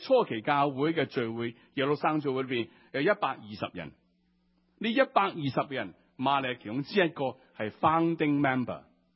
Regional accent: Hong Kong; 其实似我们香港人喜欢喝茶

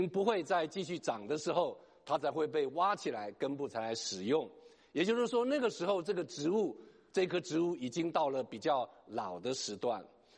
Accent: China; 整个运过去的行程可以媲美我们中国人的丝路

